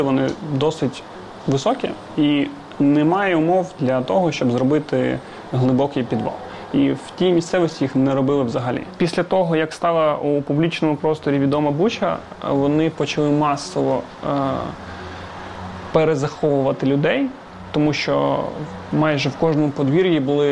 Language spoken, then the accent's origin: Ukrainian; Izium, Kharkiv Oblast, Ukraine; also born or lived in Makiivka; Я народився у Макіївці. У 8-му році я з батьками приїхав до Ізюма. Ну і проживав там до 15-го, поки не поїхав навчатися.